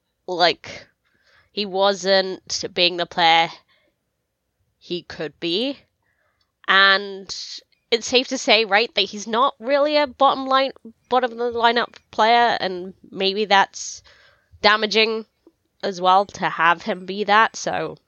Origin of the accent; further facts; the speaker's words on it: London, United Kingdom; Yeah, I mean, I'm a Londoner.